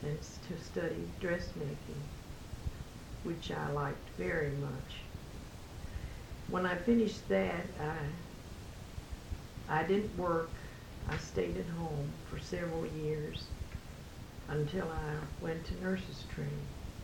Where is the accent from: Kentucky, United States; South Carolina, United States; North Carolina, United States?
Kentucky, United States; Louisville; When I was born in Jefferson County in the Highlands, and I went to the Louisville Normal School, which then had 8th grades. I graduated from there. And at that time, my family moved to Fern Creek. I went to Fern Creek High School for 2 years